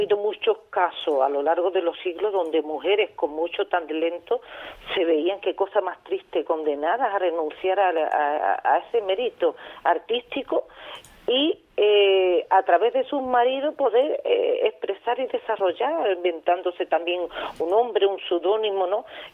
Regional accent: Huelva, Andalusia, Spain; No, soy de Huelva, capital.

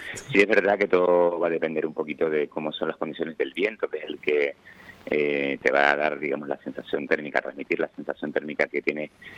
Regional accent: La Laguna, Canary Islands, Spain; Te digo que yo soy de La Laguna, y lo de La Laguna es un verano tropical al lado del tiempo de la Antártida.

